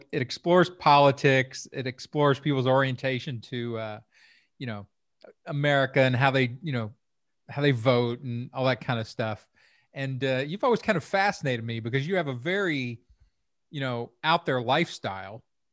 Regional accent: Kentucky, United States; I grew up in Kentucky. I saw my share of, you know, actual reality violence.

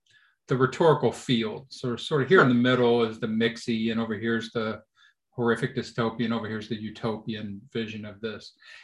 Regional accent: Louisville, Kentucky, United States; I grew up in Louisville when Louisville had forced busing and I was at a private Catholic school

